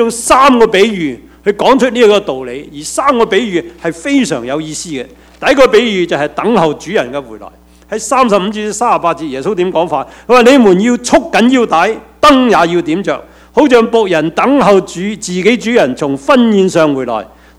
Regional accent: China; 嗱，我哋中国人结婚咧，即系我讲传统嘅中国人啦

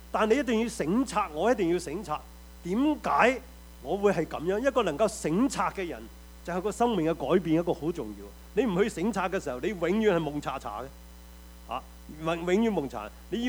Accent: Taishan, Guangdong, China; 我們台山人說阿羅啊

